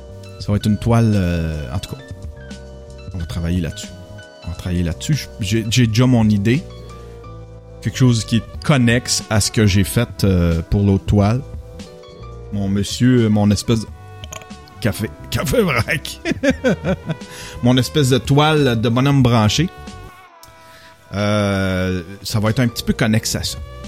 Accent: Quebec, Canada; on est Québécois, puis qu'on a notre culture à nous autres, puis que t'sais, on a une barrière de langue, puis une barrière géographique un peu reclus.

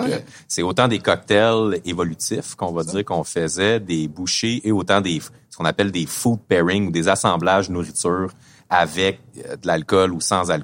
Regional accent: Laval, Quebec, Canada; born there; Moi, je suis né ici au Québec. En fait, je suis né à Laval, à côté, à la Cité de la Santé.

